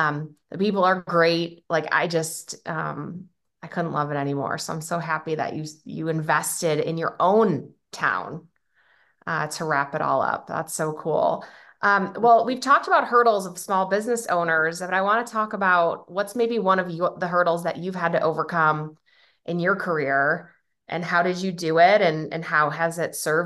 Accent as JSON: {"language": "English", "region": "Midwest", "country": "United States", "lives_now": "West Coast, United States", "said": "I'm from the Midwest, even though I'm living on the West Coast now"}